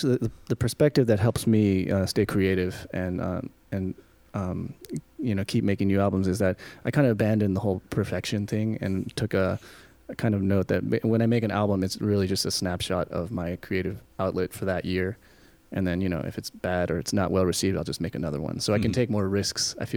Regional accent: United States; I mean, I'm American, but I spoke Japanese.

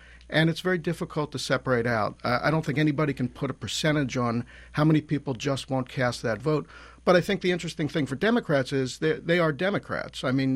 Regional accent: Levittown, United States; Certainly when I was growing up in Levittown, same as many other kinds of communities

